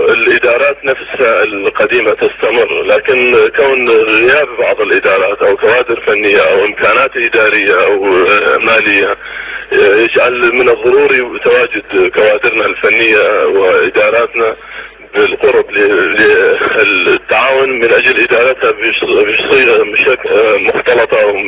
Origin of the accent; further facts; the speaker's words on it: Iraq; واحنا عراقيين اولا واخيرا